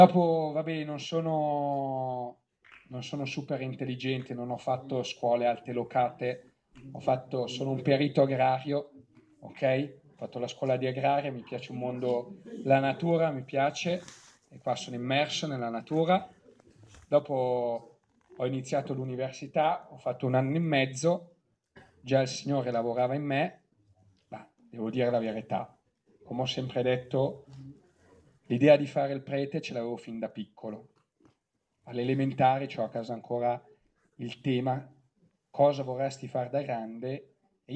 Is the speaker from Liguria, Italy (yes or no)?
no; Carate Brianza, Lombardy, Italy; sono abbastanza vicino a Monza, sono di Karate Brianza, ok? Dopo, cosa volete sapere? Ho 27 anni, sono della classe 1990